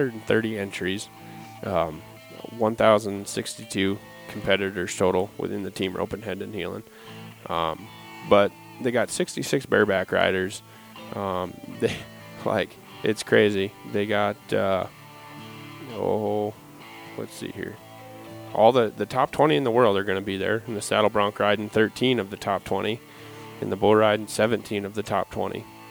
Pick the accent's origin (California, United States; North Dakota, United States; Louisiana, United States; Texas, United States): North Dakota, United States; But like looking, I mean, obviously we're from North Dakota